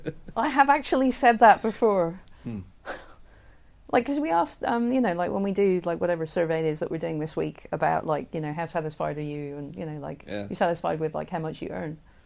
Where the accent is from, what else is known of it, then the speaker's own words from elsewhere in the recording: United Kingdom; moved away; Well, arguably I now am, because I don't live there and increasingly divorced from the experience of being British.